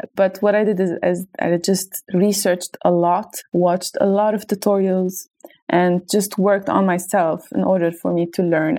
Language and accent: English; Lebanon; I come from Lebanon. I'm kind of a digital nomad, so I travel around the world